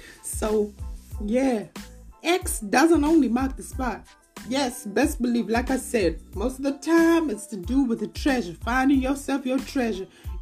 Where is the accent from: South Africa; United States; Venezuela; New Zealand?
South Africa; Cape Town, Western Cape; the way from Cape Town, South Africa. But I like to tell my friends that I'm from Atlanta, Georgia.